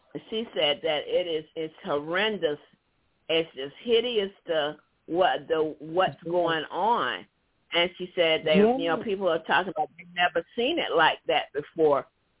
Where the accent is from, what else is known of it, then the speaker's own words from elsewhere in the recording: Columbus, United States; Not at the house that you and I met, Gretchen, but at our other house where we grew up, where I was born.